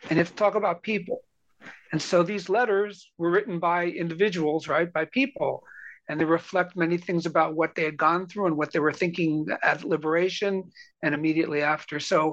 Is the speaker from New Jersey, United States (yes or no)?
yes; New Providence, New Jersey, United States; Well, I grew up in a small town called New Providence, New Jersey, which is about 18 miles west of New York City. And I grew up in a Jewish communit